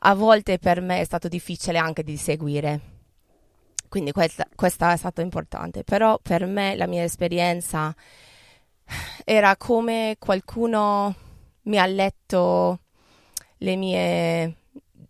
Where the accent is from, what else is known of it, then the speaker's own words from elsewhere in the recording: Denver, Colorado, United States; Italian is a second language; now in Italy; Io sono da Colorado.